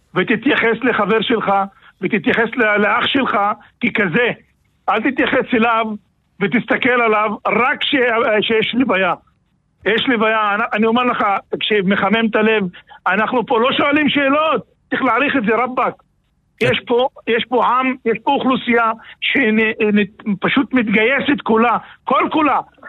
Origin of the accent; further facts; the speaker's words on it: Northern District, Israel; גם כראש רשות, גם כמנהיג בעידה הדרוזית, וגם כדרוזי במדינת ישראל, אני גם סגן אלוף בצבא.